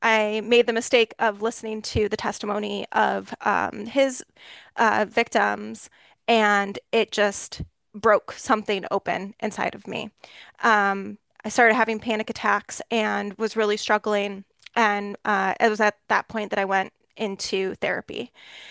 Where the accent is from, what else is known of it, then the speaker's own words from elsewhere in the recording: Michigan, United States; I am born and bred in Michigan. I grew up here in a very small town, about an hour away from where I live today. I went to school on the East Coast and kind of lived in multiple different states before making my way back to Michigan about 10 years ago.